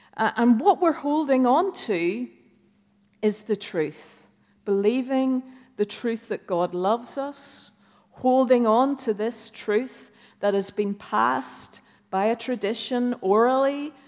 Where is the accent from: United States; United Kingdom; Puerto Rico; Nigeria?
United Kingdom; Ballyclare, Northern Ireland; we're actually from Northern Ireland.